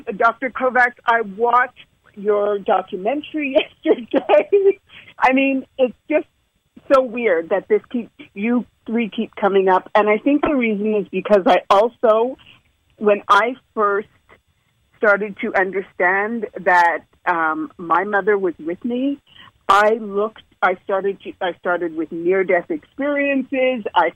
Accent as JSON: {"language": "English", "country": "Canada", "moved": "as an adult", "lives_now": "United States", "said": "I'm from Canada originally, and about 8 years ago, we were moving here to California, to Northern California, just outside of San Francisco."}